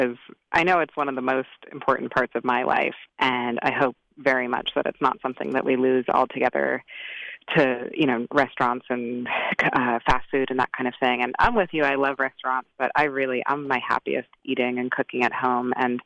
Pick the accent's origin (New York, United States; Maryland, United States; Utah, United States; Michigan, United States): New York, United States; even though I'm not, you know, from St. Vincent, I'm from New York